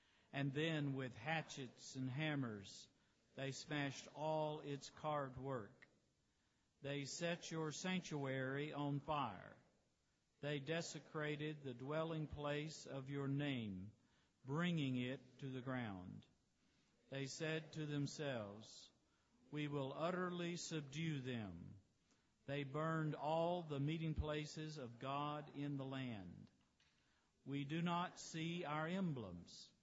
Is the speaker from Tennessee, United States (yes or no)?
no; Birmingham, Alabama, United States; catch a flight that'll take me to Salt Lake City, to Atlanta, Georgia, and to Birmingham, Alabama, my hometown. I'm looking forward to getting home.